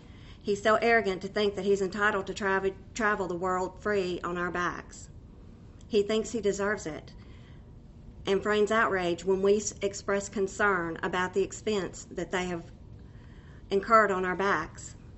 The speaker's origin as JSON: {"language": "English", "town": "Laurel", "region": "Mississippi", "country": "United States", "said": "I'm from Laurel, Mississippi."}